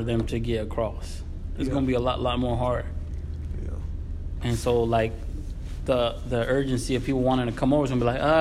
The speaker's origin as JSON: {"language": "English", "country": "United States", "tie": "born there", "said": "Oh no, I was born here in America."}